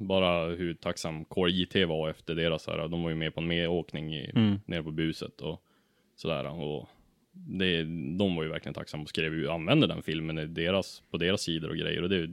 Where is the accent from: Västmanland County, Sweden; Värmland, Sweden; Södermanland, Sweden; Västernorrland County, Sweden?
Västernorrland County, Sweden; Ullånger; jag är ju från Ullånger, en liten by i Kramfors kommun